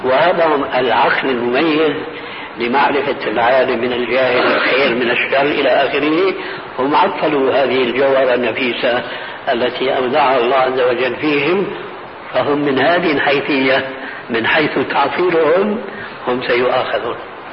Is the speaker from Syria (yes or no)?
yes; Syria; كما قال بعض الظرفاء عندنا في سوريا